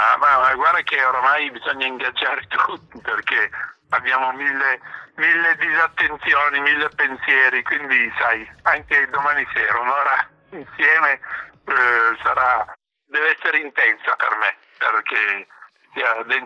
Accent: England, United Kingdom; Perché sono cresciuto in Inghilterra negli anni della giovinezza

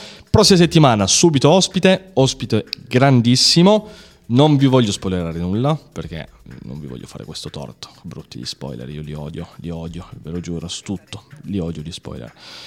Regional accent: Turin, Piedmont, Italy; e poi io sono di Torino

